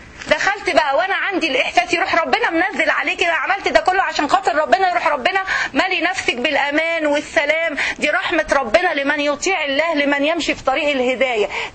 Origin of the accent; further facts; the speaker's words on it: Egypt; إحنا عندنا في مصر بيقولوا الشيشة